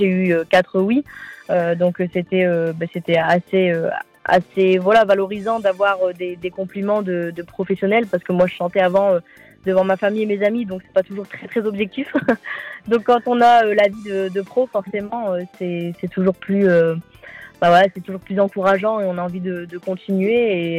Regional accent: Hauts-de-France, France; j'avais dû faire la promotion de mon passage dans des radios locales, donc près de chez moi, dans le Nord

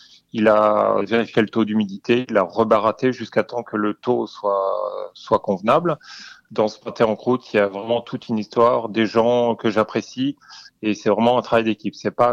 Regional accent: Brittany, France; Moi, je viens d'Ille-et-Vilaine et je voulais un meunier d'Ille-et-Vilaine

